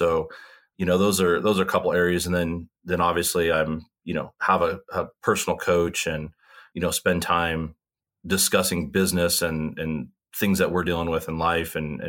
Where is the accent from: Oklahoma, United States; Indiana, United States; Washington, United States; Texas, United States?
Washington, United States; Seattle; also born or lived in San Diego, California; I grew up in San Diego when I was a younger kid. And then my parents had moved, you know, in the early 90s up to the Pacific Northwest. So Seattle is where I went to high school.